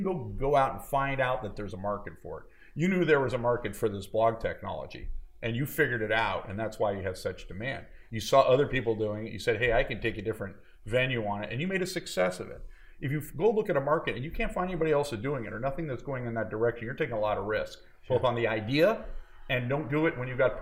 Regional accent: Berkeley, California, United States; I come from Berkeley in California.

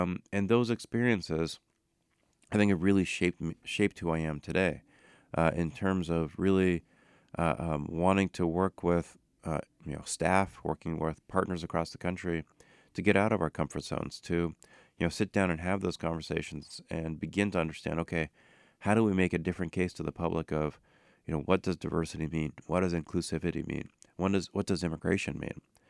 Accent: Salinas, California, United States; So I grew up in Salinas, California. My parents came from Pakistan

